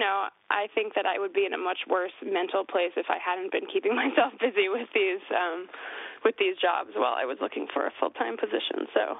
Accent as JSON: {"language": "English", "town": "Brooklyn", "region": "New York", "country": "United States", "tie": "born or raised there", "said": "And I got my degree in North Carolina, and I grew up in Brooklyn, so I'm lucky to have parents who would take me back in."}